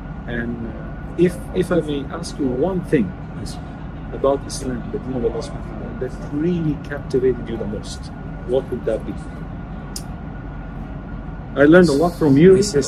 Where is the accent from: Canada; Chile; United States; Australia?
Australia; We're both from Australia. We live in Australia. You live in Sydney, I live in Perth